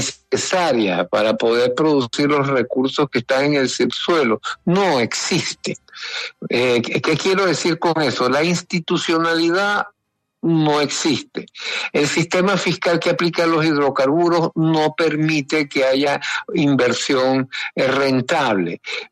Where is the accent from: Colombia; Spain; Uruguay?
Colombia; Yo sí soy colombiano, por cierto, también.